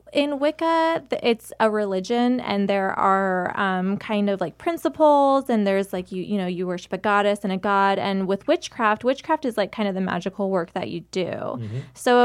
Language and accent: English; Phoenix, Arizona, United States; I grew up in Phoenix, yeah.